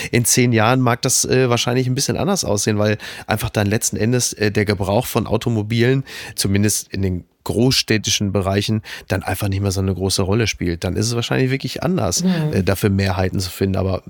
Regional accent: North Rhine-Westphalia, Germany; Ich komme aus dem Ruhrgebiet.

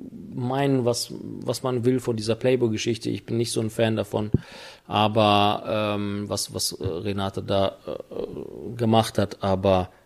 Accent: North Rhine-Westphalia, Germany; Wir sind mit Valentin in Nordrhein-Westfalen groß geworden

